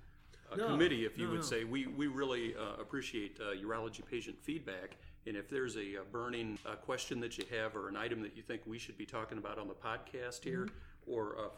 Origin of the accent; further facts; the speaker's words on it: Michigan, United States; I'm from Michigan, or practice in Michigan, with three other partners, practice general urology.